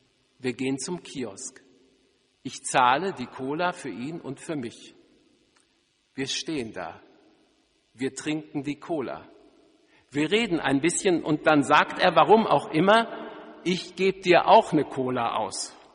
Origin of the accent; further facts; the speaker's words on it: Wanne-Eickel, North Rhine-Westphalia, Germany; Ich ging damals ins Jungengymnasium meiner Geburtsstadt, der schönen Stadt Wanne-Eickel.